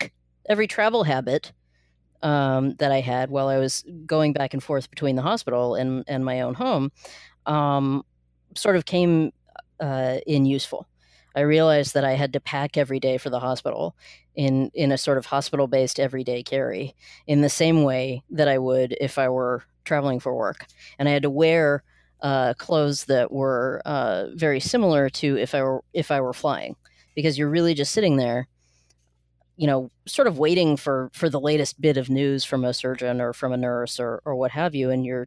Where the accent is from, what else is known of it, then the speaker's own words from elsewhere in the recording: Washington, United States; I grew up outside of Seattle, and everyone there wore Eddie Bauer because it was a local company and stuff.